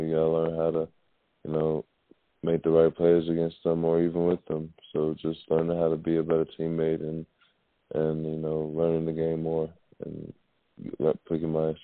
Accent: Atlanta, Georgia, United States; whether it's the NBA city that I'm in or, you know, my hometown, Atlanta.

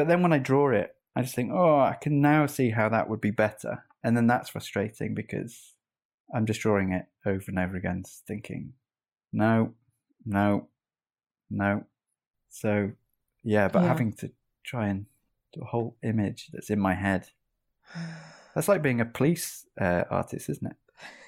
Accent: Wales, United Kingdom; I grew up in North Wales and went to a school there

